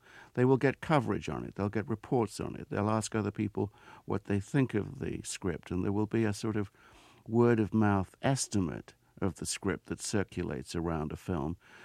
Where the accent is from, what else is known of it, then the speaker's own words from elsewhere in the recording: England, United Kingdom; I mean, I was born and raised in England, and for a large part of my life, America and Hollywood were literally places that existed on a screen.